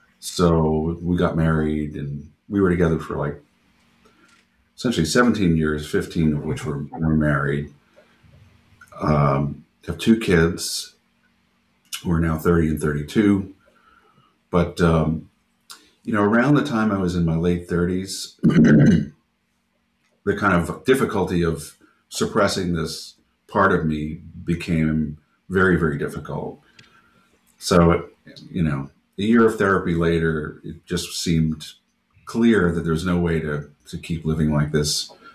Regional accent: Long Island, New York, United States; So I grew up in New York on Long Island, and in a fairly traditional Jewish community, probably not atypical for Long Island

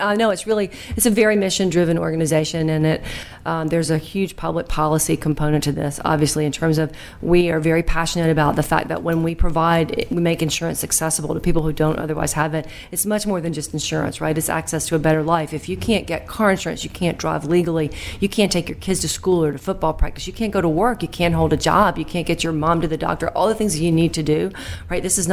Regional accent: Macon, Georgia, United States; Macon, Georgia.

